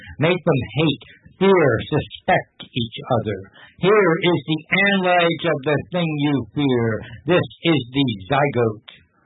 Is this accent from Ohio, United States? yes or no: yes; Moon Rock Lake, Ohio, United States; Well, it's been another long week in Moon Rock Lake, Ohio, my hometown at the end of the empire.